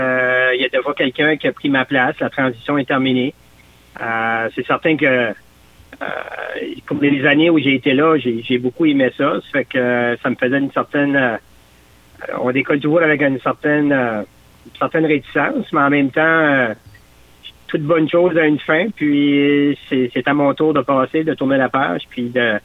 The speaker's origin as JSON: {"language": "French", "town": "Edmundston", "region": "New Brunswick", "country": "Canada", "tie": "born or raised there", "said": "Ben moi, je suis originaire de la région d'Edmundston."}